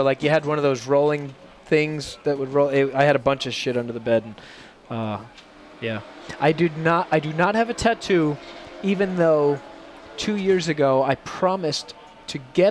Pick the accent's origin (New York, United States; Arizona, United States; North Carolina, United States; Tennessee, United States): New York, United States; Growing up on Long Island, you can't not like Seinfeld.